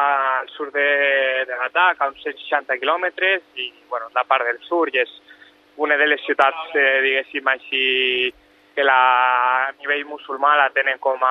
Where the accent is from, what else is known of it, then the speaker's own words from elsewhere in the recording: Lleida, Catalonia, Spain; Sí, sóc de Lleida, ciutat, i bueno, estic a Lleida esperant a viatjar cap a l'Iraq.